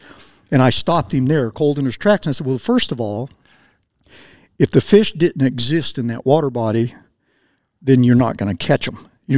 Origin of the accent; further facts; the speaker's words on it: California, United States; Like when I first came out here and started fishing a spinning rod, which I grew up with in California